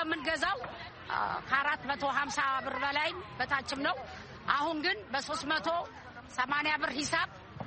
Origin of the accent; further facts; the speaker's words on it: Dire Dawa, Ethiopia; የድሬዳዋ ተወላጅ ነኝ። እዚህ ተወልጄ ነው ያደግኩት።